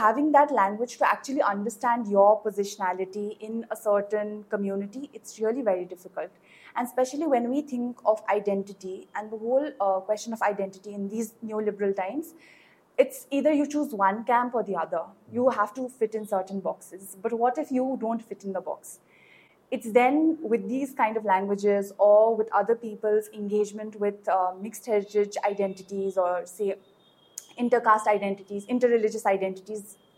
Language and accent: English; India; I grew up, I was born and raised in India